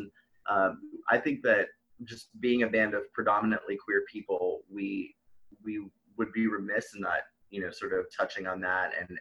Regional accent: New Orleans, Louisiana, United States; I grew up partially in New Orleans, so I was sort of always surrounded by a bunch of jazz clubs

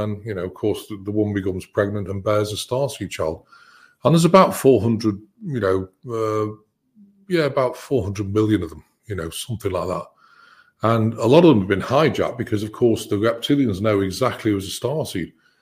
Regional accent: United Kingdom; I'm British

